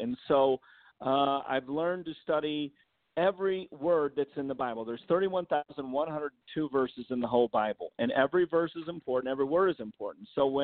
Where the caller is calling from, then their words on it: Rancho Cucamonga, California, United States; No, I'm calling in from California. So I have a church in California called Destinland Christian Center, and we're in Rancho Cucamonga, about 35 miles from